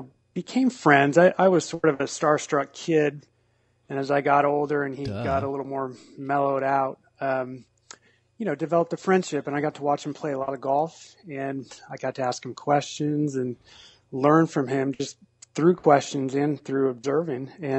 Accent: California, United States; I grew up in the Bay Area. I know you're out there.

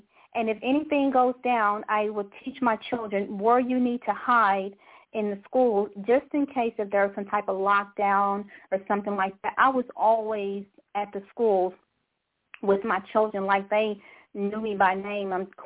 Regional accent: Texas, United States; I'm from Texas.

